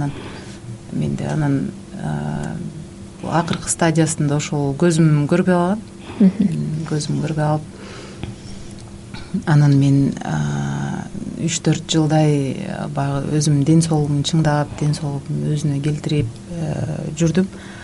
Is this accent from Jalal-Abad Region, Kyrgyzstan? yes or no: yes; Aksy, Jalal-Abad Region, Kyrgyzstan; мен Аксыдан болом, Аксыда чоңойгом.